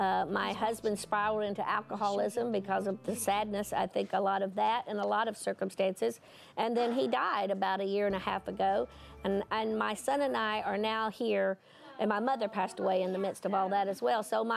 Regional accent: Tennessee, United States; I'm from Tennessee.

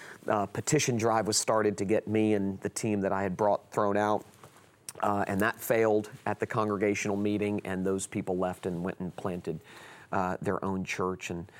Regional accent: Florida, United States; I had planted a church back home. I'm from South Florida.

